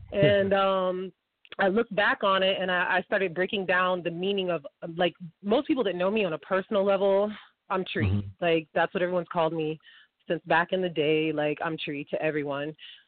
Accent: Champaign, Illinois, United States; Well, I'm from Champaign, Illinois, and when I grew up, especially towards like my high school years, I was a big time into basketball

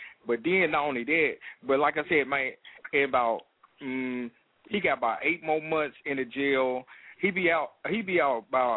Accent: the South, United States; Don't get me wrong. I'm from the South.

